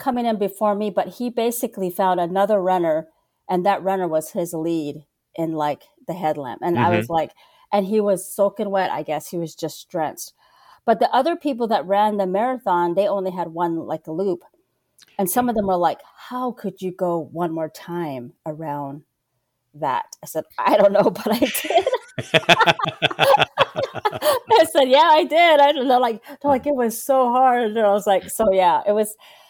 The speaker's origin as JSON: {"language": "English", "country": "United States", "said": "So I'm Native American and I'm Navajo, and a lot of Navajos have grown up running."}